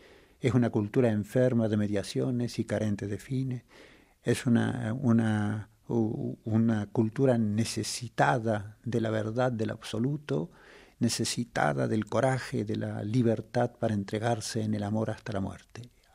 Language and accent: Spanish; Argentina; Nosotros quisiéramos recoger como argentinos, como América Latina, quisiéramos recoger este anuncio del Señor para nosotros.